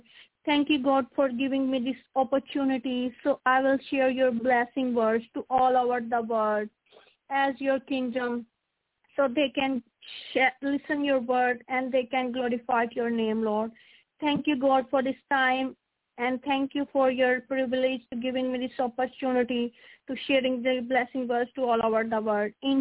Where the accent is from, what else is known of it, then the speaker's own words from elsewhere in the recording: Pakistan; from Pakistan